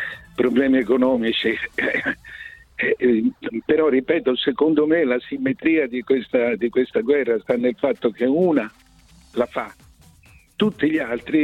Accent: Florence, Tuscany, Italy; sono fiorentino, quindi sono nato con questa stima

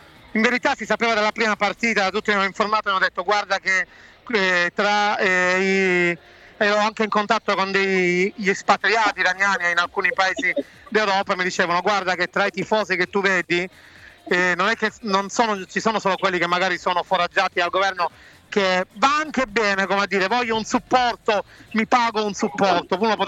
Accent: Palermo, Sicily, Italy; Perché sono palermitano

